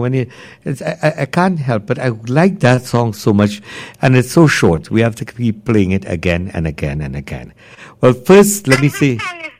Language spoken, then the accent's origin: English; Trinidad & Tobago; But we know we as a Trinidadian. Trini, you know.